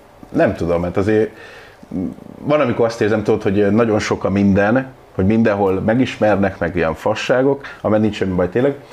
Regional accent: Tápiószecső, Pest, Hungary; Nagyon sok helyen, 15-ben Gyöbrőn laktam, Tápiószecsőn. Egy kicsit ilyen költöző család voltunk

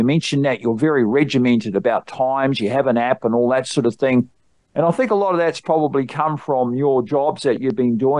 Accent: Australia; because I'm an Australian author

